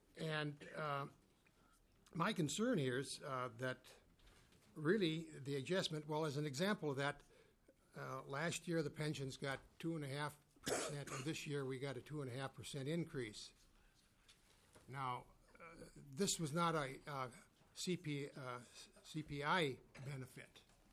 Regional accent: Minnesota, United States; I'm from Anoka County.

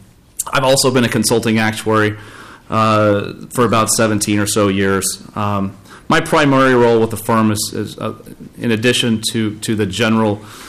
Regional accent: Florida, United States; whether it be in Louisiana or Florida, my home state. I'm actually located in Fort Myers, Florida, in the southwest part of Florida by Naples.

